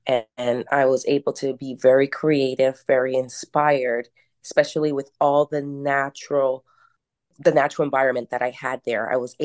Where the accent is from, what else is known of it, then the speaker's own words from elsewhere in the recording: New Jersey, United States; born there; I was born in Jersey, and I have a family of strong women where I come from Latin descent. So with having Colombian women in our family